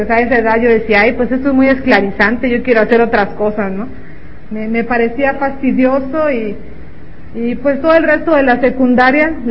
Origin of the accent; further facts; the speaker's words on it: Mexico City, Mexico; born there; also born or lived in Irapuato; desde primero de secundaria, cuando fui a vivir a Irapuato. Yo nací en la Ciudad de México y fuimos a vivir a Irapuato